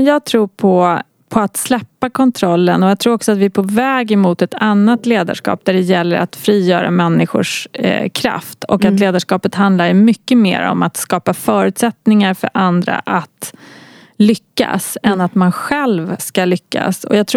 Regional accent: Lidingö, Stockholm County, Sweden; jag är uppvuxen på Lidingö. Och det var liksom 80-tal och det var väldigt liksom snobbigt i min skola och tuff miljö.

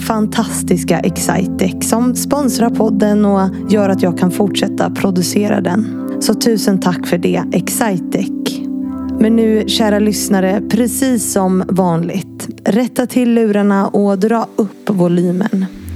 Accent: Gothenburg, Västra Götaland County, Sweden; Nej, men jag tycker ändå att man hör att vi är från Göteborg liksom.

